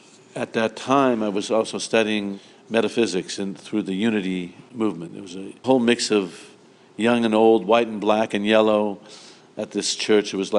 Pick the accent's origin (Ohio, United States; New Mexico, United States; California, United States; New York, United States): California, United States; Oakland; I grew up in Oakland, California, the son of a pawnbroker.